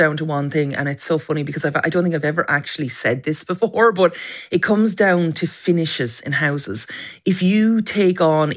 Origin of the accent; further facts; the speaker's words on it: Carnew, Leinster, Ireland; it's in my hometown of Carnew in County Wicklow.